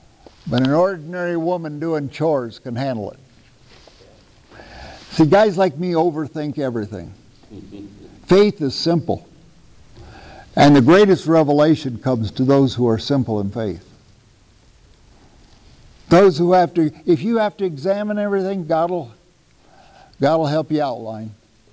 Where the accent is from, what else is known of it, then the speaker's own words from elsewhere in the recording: Iowa, United States; In my home state of Iowa, you had to be 21 to get married